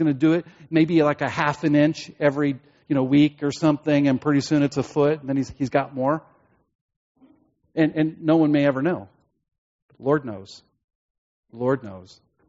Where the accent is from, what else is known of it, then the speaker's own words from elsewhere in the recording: United States; May I say that we as American Christians have the difficulty, if I can say it that way, of luxury and comfort.